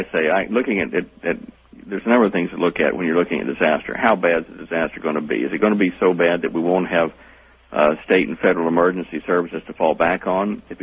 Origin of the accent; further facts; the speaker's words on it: Dallas, Texas, United States; I'm from Dallas originally, ma'am.